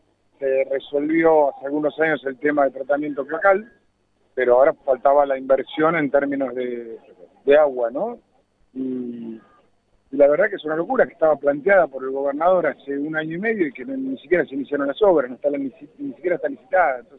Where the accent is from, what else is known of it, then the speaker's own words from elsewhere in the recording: Argentina; tenemos que discutir los problemas estructurales que tenemos como argentinos.